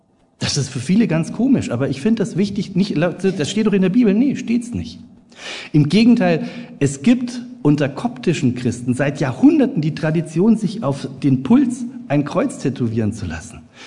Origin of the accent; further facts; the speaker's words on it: Bavaria, Germany; Mir als Franke ist es unglaublich schwer gefallen, auf das schöne Wort Allmächt zu verzichten, ja?